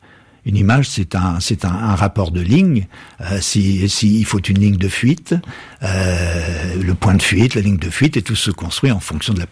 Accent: Le Havre, Normandy, France; born there; Moi je suis né au bord de la mer, je suis né au Havre, etc.

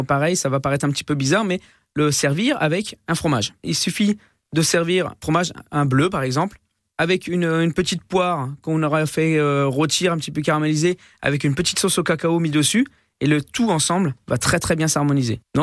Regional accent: France; Alors, le chocolat, on a peu l'habitude, nous, chez nous, en France, de le consommer dans les préparations salées.

